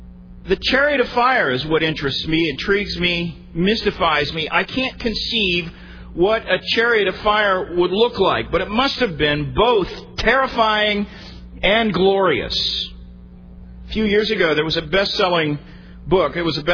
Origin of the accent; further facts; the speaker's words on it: Midwest, United States; I grew up in the Midwest, where those massive tornadoes are fairly common.